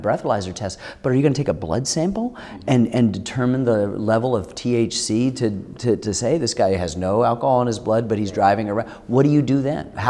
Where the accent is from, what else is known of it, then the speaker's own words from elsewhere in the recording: Ann Arbor, Michigan, United States; I grew up in Ann Arbor, Michigan, where in the late 60s we had a $5 pot thing.